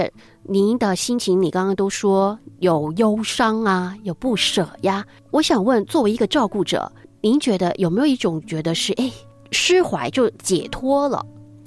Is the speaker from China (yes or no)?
yes; China; 是你听过我们中国人有一句话说“久病床前无孝子”吗？